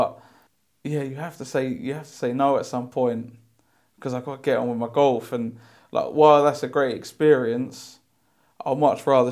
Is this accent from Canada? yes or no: no; Jamaica; And I said, because I'm Jamaican. I said, because I'm black, like this.